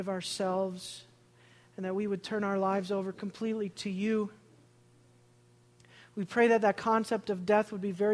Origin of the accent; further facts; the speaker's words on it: Chicago, Illinois, United States; I'm from Chicago.